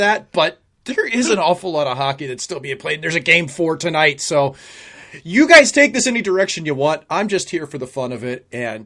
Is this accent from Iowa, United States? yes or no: no; St. Louis, Missouri, United States; I absolutely love all dressed chips, and I can't find them in my hometown of St. Louis.